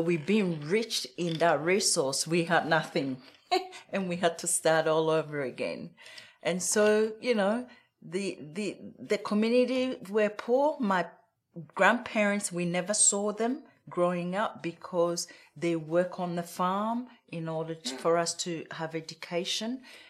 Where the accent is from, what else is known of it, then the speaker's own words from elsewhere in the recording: Nkoko, Ghana; Yes, I was born in a little village called Nkoko in Ghana. So Ghana is west coast of Africa.